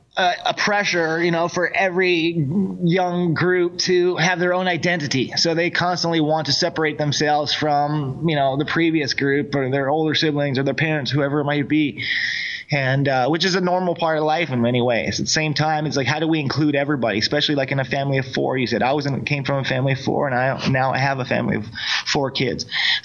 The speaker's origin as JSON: {"language": "English", "town": "San Francisco", "region": "California", "country": "United States", "tie": "born or raised there", "said": "I grew up in San Francisco and it was pretty fun."}